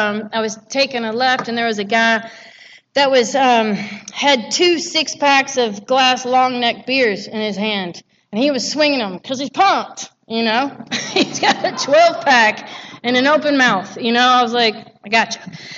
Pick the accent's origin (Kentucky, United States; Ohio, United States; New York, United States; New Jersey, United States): Kentucky, United States; Louisville; I grew up in Louisville, Kentucky, and I always say that for my fellow Kentucky people in here